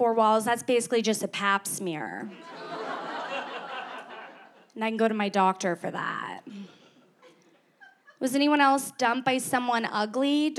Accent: Canada; I was mistaken for American a lot while I was there, which as a Canadian is like never a compliment, you know?

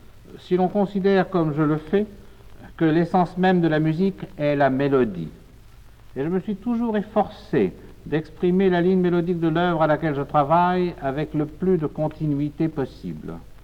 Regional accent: Aix-en-Provence, Provence-Alpes-Côte d'Azur, France; Latinité, Méditerranée, sont des mots qui ont une résonance profonde en moi. Je suis d'Aix, d'Aix-en-Provence.

